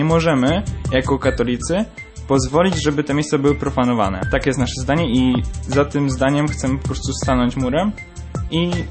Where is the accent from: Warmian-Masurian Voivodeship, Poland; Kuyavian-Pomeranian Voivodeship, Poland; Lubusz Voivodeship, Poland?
Kuyavian-Pomeranian Voivodeship, Poland; Toruń; no ja akurat tam nie byłem, bo jestem z Torunia